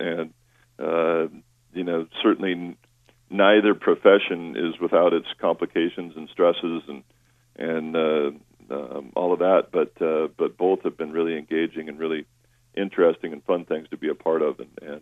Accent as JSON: {"language": "English", "town": "Walla Walla", "region": "Washington", "country": "United States", "tie": "born or raised there", "said": "Number one, I went back to Walla Walla, which is my hometown. And so I had some advantages just because I grew up there."}